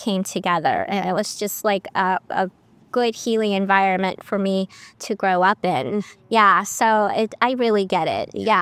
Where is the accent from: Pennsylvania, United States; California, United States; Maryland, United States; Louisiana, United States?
Louisiana, United States; New Orleans; I'm from originally from New Orleans, Louisiana, and my aunt was on the con committee for the very first Volcon in New Orleans in the 70s.